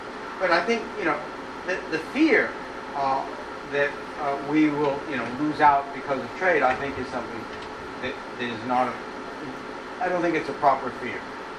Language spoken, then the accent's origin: English; Australia; And as an Australian, I mean, China is our largest trading partner.